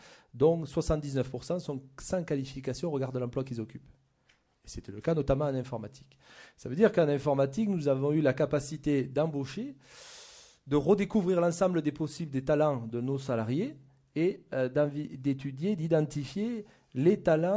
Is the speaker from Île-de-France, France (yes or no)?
no; Nouvelle-Aquitaine, France; Effectivement, mon accent va me trahir puisque vous voyez de suite que je suis basé dans les Landes.